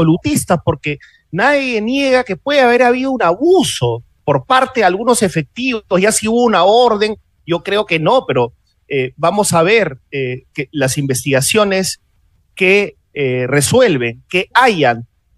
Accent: Peru; tenemos derecho, como peruanos en general

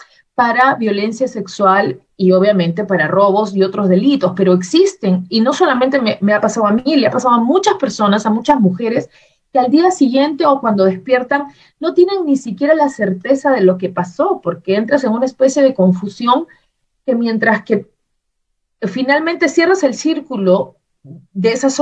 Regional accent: Peru; mi experiencia como mujer, o sea, como mujer peruana, de lo que ha sido vivir en ese momento mis 44 años, o quizás menos.

